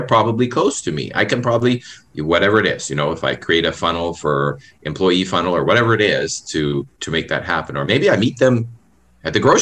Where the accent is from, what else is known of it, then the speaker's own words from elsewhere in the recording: Canada; I can't do it. I'm Canadian. I don't do fast.